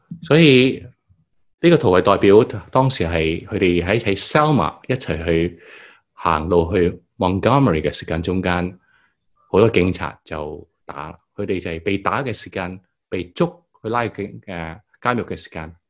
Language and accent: Chinese; Guangdong, China; 我们广东人都叫一些黑人叫什么，